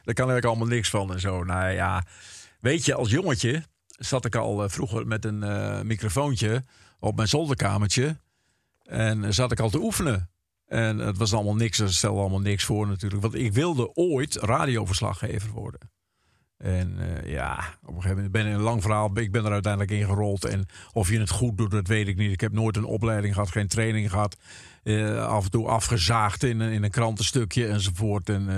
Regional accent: Netherlands; Wij zijn Nederlanders, we moeten toch zelf iets bedenken.

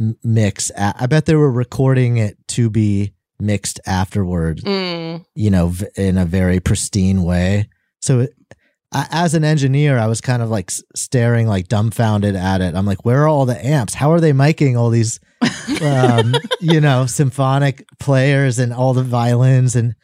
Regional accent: California, United States; I'm just from that area. I'm from Northern California, the Bay Area.

